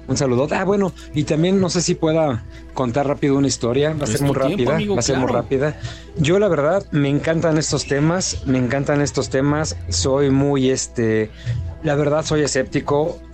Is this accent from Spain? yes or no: no; Michoacán, Mexico; Yo soy de Michoacán, soy de Michoacán.